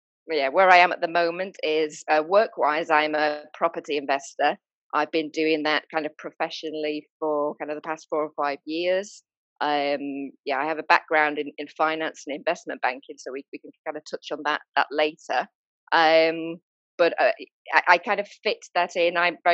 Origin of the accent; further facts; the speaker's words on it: United Kingdom; I'm British, as you can tell from my accent.